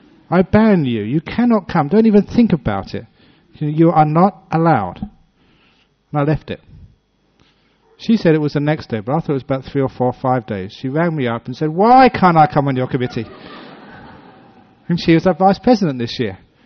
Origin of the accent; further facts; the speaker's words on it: England, United Kingdom; I was from England